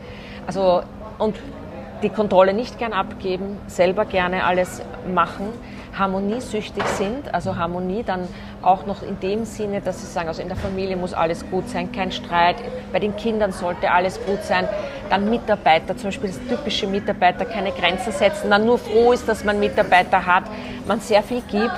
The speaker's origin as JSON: {"language": "German", "country": "Austria", "said": "Es gibt so Burnout-Prophylaxe-Seminaren bei uns in Österreich für Selbstständige."}